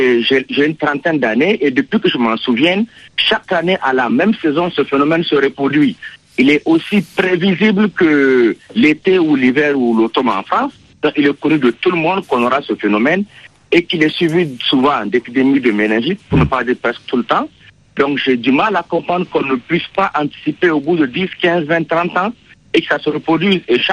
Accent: Niamey, Niger; now in Burkina Faso; Moi, je suis né et j'ai grandi à Niamey au Niger. Je vis en ce moment au Burkina Faso.

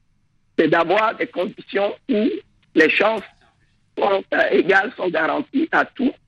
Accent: Togo; Oui, c'est ça, je suis togolais d'origine.

